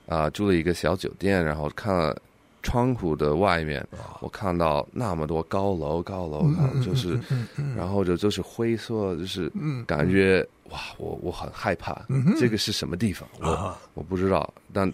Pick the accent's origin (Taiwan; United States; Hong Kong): United States; 我在美国长大的时候也没有那么有钱，